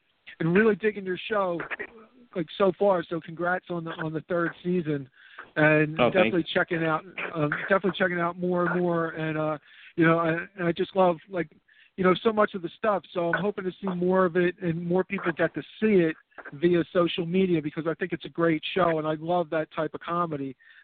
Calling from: Philadelphia, Pennsylvania, United States; Hey, Simon. … calling from Philadelphia.

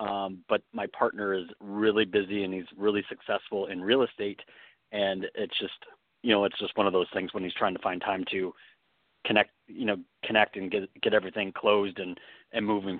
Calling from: California, United States; I'm calling from California.

